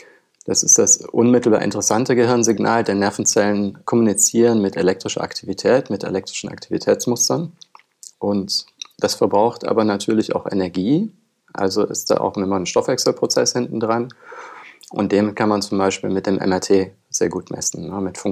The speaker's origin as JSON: {"language": "German", "town": "Oldenburg", "region": "Lower Saxony", "country": "Germany", "said": "Als Oldenburger sagen wir ja nur einmal moin."}